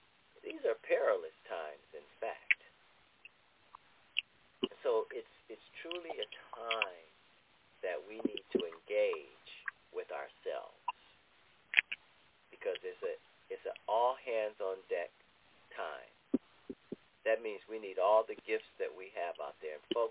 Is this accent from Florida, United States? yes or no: no; Ohio, United States; now in New Jersey, United States; my home state of Ohio, New Jersey, where I reside now